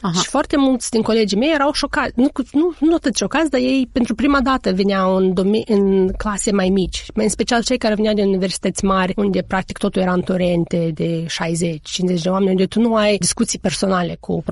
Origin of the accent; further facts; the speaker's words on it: Moldova; now in Kansas, United States; am venit din Moldova jumătate de ani în urmă, ce vrei de la mine?